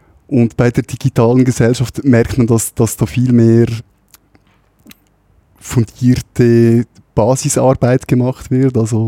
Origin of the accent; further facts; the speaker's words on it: Uri, Switzerland; geboren und aufgewachsen im Kanton Uri.